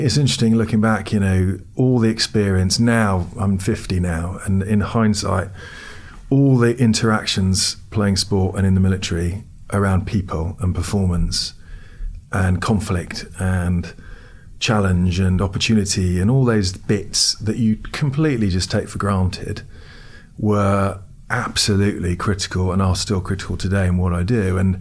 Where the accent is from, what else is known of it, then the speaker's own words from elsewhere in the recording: United States; and I grew up in America, so I always wanted to go back and run a business there.